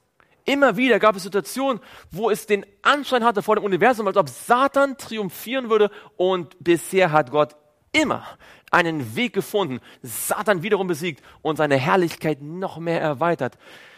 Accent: Baltic coast, Germany; Übrigens, ich bin an der Ostsee groß geworden

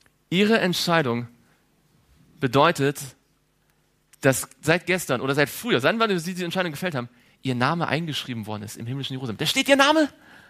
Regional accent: Germany; born there; Ich bin froh, dass ich in Deutschland geboren bin.

